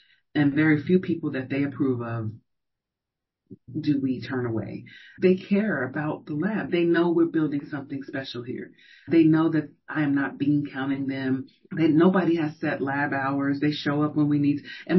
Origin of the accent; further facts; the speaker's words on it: Chicago, Illinois, United States; also born or lived in Columbus, Ohio; now in Houston, United States; I moved here from Columbus, Ohio. I'm from Chicago.